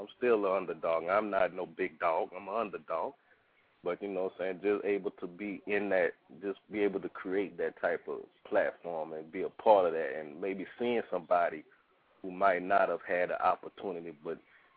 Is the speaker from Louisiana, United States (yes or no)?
yes; Louisiana, United States; I'm from Louisiana. We don't talk a lot down there.